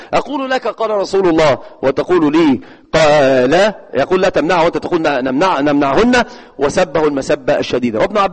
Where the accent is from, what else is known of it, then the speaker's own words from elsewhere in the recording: Egypt; والمثل عندنا في مصر يقول سل مجرب ولا تسأل إيش طبيب.